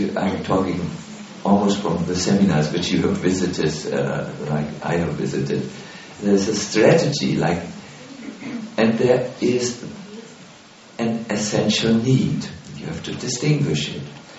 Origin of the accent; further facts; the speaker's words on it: India; now in Germany; I'm anyways from India